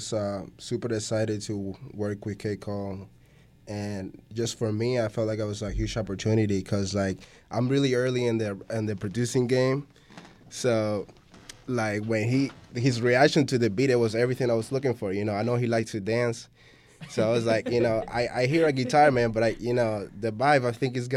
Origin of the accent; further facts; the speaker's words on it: Havana, Cuba; now in Madison, United States; Yeah, I'm originally from Cuba. I was raised in Havana. I've been in Madison for 9 years now.